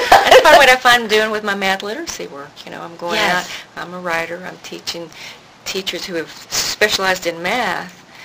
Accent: Mississippi, United States; I'm from Mississippi, and it took me three books to do my home state because I was afraid I could never go home again.

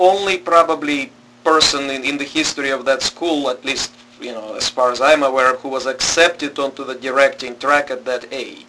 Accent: Moscow, Russia; In Moscow. In Moscow, and in Russia's capital, at that point the capital of the Soviet Union.

